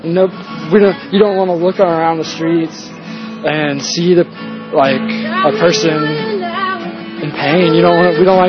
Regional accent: South Carolina, United States; now in Santa Cruz, United States; From South Carolina.

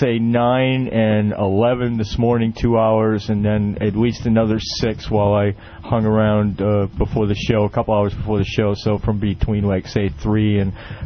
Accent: Maine, United States; I'm an American, and I'm from a different part of the country where we respect things like that.

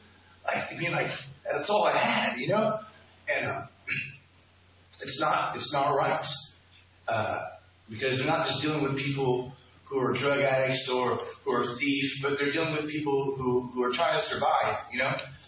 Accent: Santa Cruz, California, United States; also born or lived in San Jose; I'm from California. I grew up here in Santa Cruz, and I was born in San Jose.

